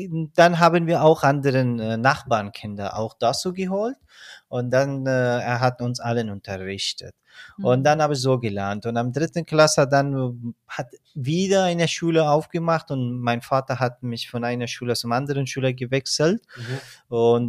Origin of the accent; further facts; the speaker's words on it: Baghlan, Afghanistan; Und ich bin im Krieg geboren und aufgewachsen. Ich bin im 1989 in Afghanistan, im Norden von Afghanistan, in der Provinz Baghlan aufgewachsen, geboren und später dann mein Vater berufsbedingt nach Kundus